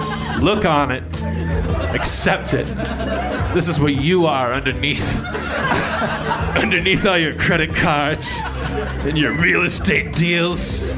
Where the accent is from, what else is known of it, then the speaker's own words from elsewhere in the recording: the South, United States; I grew up in the South